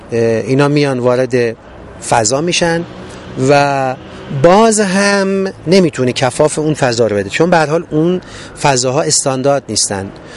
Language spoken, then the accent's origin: Persian; Abadan, Khuzestan, Iran; now in Tehran, Iran; نه، کار خود من خوزستانی هستم، منتها بچه آبادان، منتها ساکن تهرانی و کار تولید تهران هست.